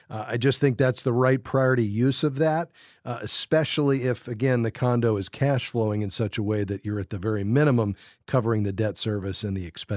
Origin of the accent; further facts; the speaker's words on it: Fort Lauderdale, Florida, United States; We're going to go to Fort Lauderdale, Florida, my hometown.